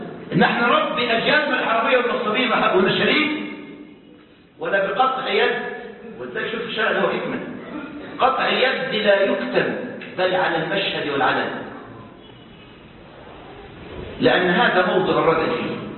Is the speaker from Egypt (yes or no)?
yes; Egypt; بلدنا مصر